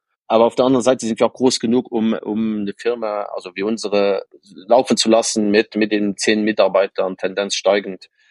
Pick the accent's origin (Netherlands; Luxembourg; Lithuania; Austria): Luxembourg; first language Luxembourgish; German is a second language; die Mehrsprachigkeit in Luxemburg, wir sprechen ja sich, also unsere Muttersprache ist Luxemburgisch, das ähnelt ein bisschen in Deutschen, aber ich denke nicht, dass jetzt die Zuhörer mich verstehen würden, wenn ich Luxemburgisch sprechen würde. Dann lernen wir Deutsch, wir lernen Französisch in der Schule und Englisch